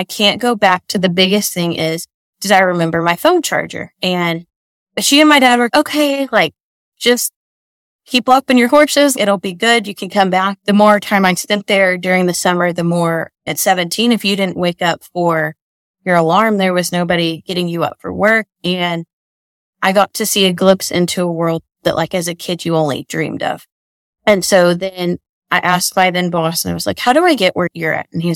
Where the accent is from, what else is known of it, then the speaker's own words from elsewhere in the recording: Lubbock, Texas, United States; So I was born and raised in Lubbock.